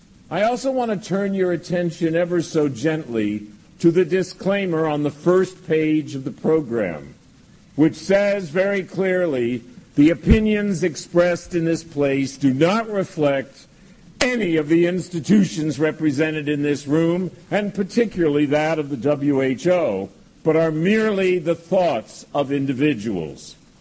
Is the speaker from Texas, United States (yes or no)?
yes; Texas, United States; growing up in Texas, we had a lot of Adventists around Dallas and Fort Worth